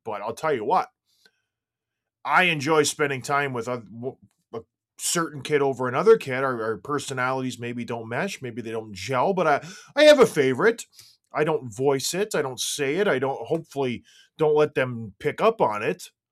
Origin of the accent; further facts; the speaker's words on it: St. Catharines, Ontario, Canada; I was a Bruins fan growing up, but we grew up in St. Catharines, Ontario.